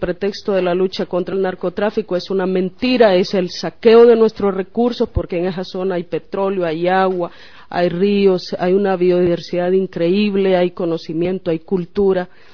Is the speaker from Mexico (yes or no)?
no; Honduras; nosotros como pueblo hondureño estamos viviendo todo lo contrario.